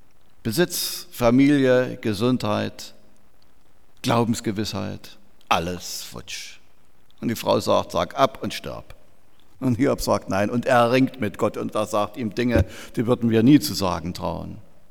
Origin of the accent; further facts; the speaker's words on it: Pößneck, Thuringia, Germany; Lebendige Christen der landeskirchlichen Gemeinschaft in Pößneck, meiner alten Heimat.